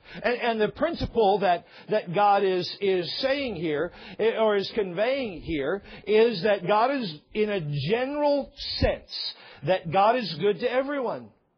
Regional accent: Washington, United States; I remember growing up in Washington, it was like 10 inches in a month.

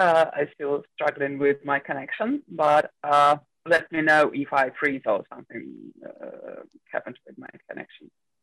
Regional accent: Moscow, Russia; English is a second language; also born or lived in Soviet Union; And I was born and I live in Moscow. Again, it's very multicultural place. And also I'm Jewish. I'm not Orthodox and I'm not, I don't follow, I don't practice.

